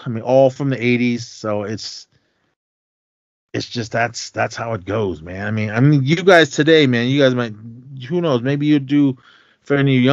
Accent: Oakland, California, United States; as for me, listening to hip-hop growing up in Oakland, I mean, I just heard this song and I was like, whoa.

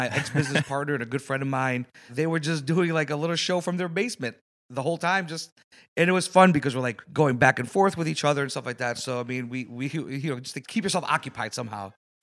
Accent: Waterbury, Connecticut, United States; I grew up in a pizza place in Bunker Hill in Waterbury. I grew up born and raised in Waterbury, Connecticut. My grandparents came to this country in the early 60s from Greece.

